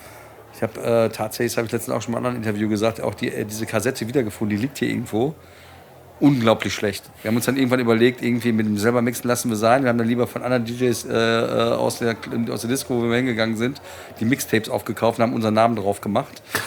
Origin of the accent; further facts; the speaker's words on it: North Rhine-Westphalia, Germany; ich bin im Ruhrgebiet aufgewachsen